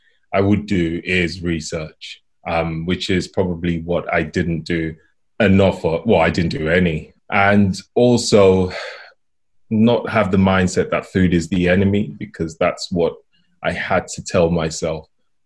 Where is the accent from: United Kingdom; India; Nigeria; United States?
Nigeria; I'm Nigerian